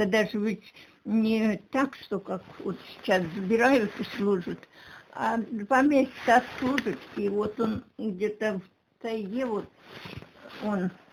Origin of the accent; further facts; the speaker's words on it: Klintsovka, Russia; born there; В 32-м году в Клинцовке, на хуторе даже. Хутор был, как у нас папка. Они с Мордовии как выехали.